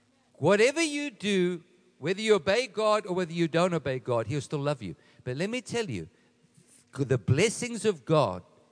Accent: Edenvale, Gauteng, South Africa; This is where we grew up. Jill and I grew up in Edenvale. That's where we went to school, Edenvale High School.

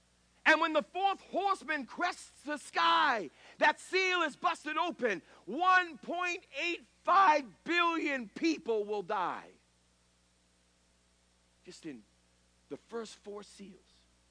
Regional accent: New England, United States; Well, I grew up in the New England area, and I used to work midnight to six shift at Mr. Donuts in Gardner, Massachusetts.

